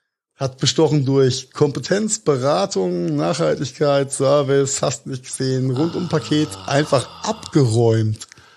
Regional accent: Rhineland-Palatinate, Germany; Wir kommen aus Rheinhessen.

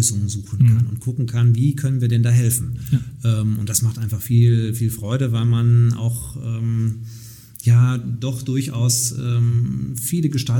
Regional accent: Nottuln, North Rhine-Westphalia, Germany; meine damalige Tätigkeit als Ratsmitglied in meiner Heimatgemeinde in Nottuln.

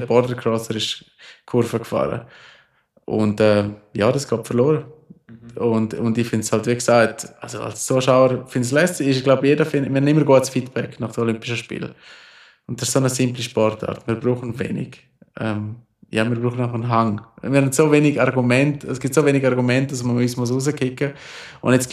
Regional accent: Switzerland

